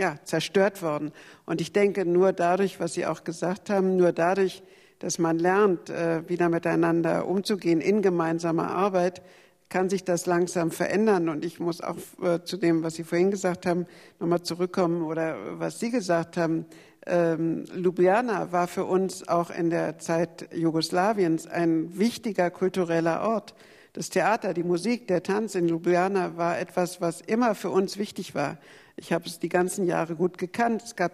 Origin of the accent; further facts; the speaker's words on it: Berlin, Germany; also ich bin Berlinerin